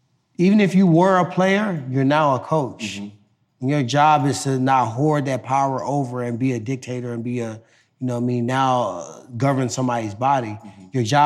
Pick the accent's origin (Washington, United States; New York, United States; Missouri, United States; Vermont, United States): Missouri, United States; Ferguson; I came from Ferguson. It's all respect. St. Louis is all respect.